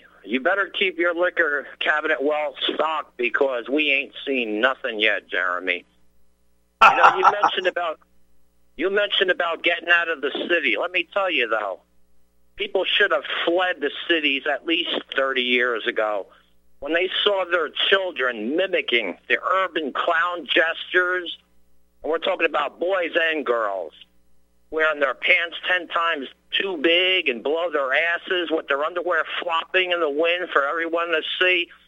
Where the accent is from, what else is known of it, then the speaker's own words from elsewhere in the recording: Northeast, United States; I'm from the Northeast originally, up in the New York area.